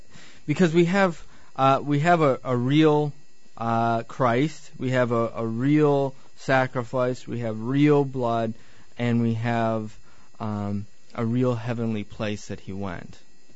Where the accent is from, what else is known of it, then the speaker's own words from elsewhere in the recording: Michigan, United States; I'm from Michigan. Gotta love the snow.